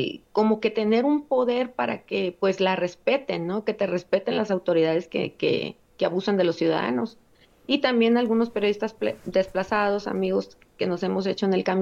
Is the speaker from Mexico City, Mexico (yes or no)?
no; Culiacán, Sinaloa, Mexico; pues ahí vivimos prácticamente toda nuestra vida, hicimos nuestras amistades, fuimos a la escuela, pero pues seguíamos regresando a Sinaloa porque somos originarios de Culiacán y pues ahí tenemos más familia.